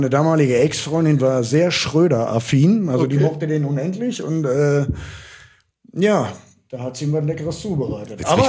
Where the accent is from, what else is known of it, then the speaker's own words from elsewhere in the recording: Bottrop, North Rhine-Westphalia, Germany; also born or lived in Dorsten; Nein, ich bin in Dorsten geboren, aber mit der ersten Windel quasi sind die Eltern nach Bottrop wieder zurückgezogen.